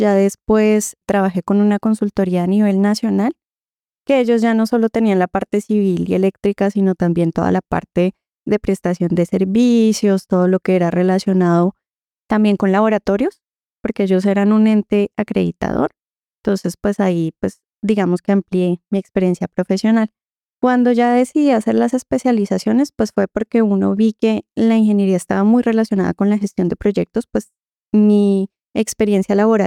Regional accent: Bogotá, Colombia; yo soy bogotana, okay. De familia de Santander.

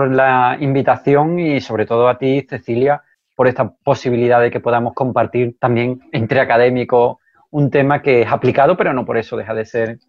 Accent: southern Spain, Spain; que soy del sur de España y aquí hablamos muchísimo

